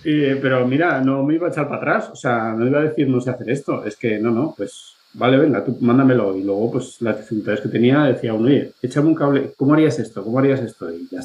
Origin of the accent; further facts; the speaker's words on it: Navarre, Spain; moved away as an adult; also born or lived in Madrid; Que yo soy de Navarra y, bueno, pues estuve ahí en Madrid a gusto hasta que ya me cansé.